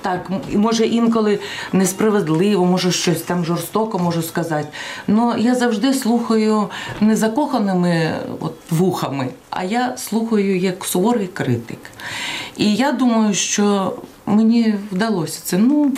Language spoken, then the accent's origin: Ukrainian; Russia; Я вважаю, що я росіянка, мушу допомогти українцям